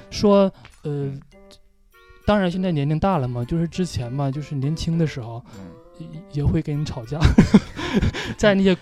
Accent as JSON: {"language": "Chinese", "region": "Northeast China", "country": "China", "accent": "Northeastern Mandarin", "said": "就是像我们东北话就连哼带骂的那种"}